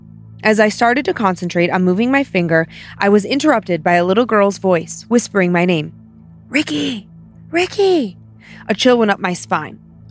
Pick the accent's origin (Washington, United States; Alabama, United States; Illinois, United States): Washington, United States; Seattle; I am from the Seattle area.